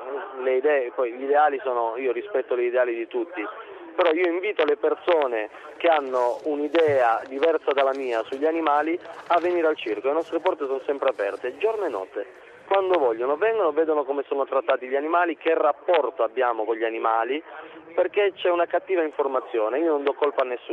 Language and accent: Italian; Latina, Lazio, Italy; Noi siamo di Latina, sì. Siamo italianissimi di Latina … famiglia storica circense italiana.